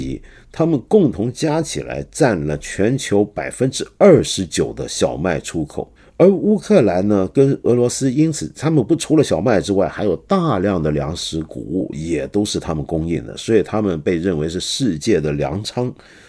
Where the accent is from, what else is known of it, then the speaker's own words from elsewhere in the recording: China; 我就说我们作为中国人要很关心